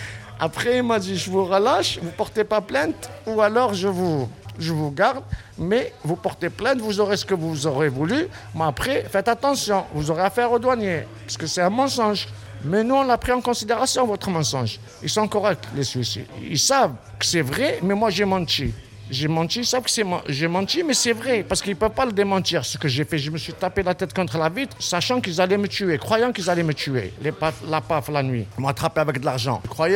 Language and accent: French; Marseille, Provence-Alpes-Côte d'Azur, France; ils savaient que j'étais de Marseille, tout ça, ils ont su déjà un Marseillais.